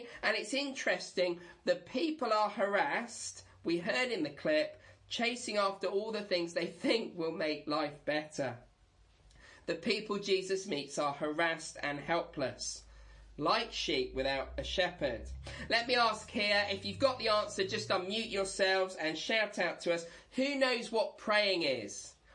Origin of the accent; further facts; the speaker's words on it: East of England, United Kingdom; I grew up in East Anglia where the fields are flat and you can see for miles and miles around.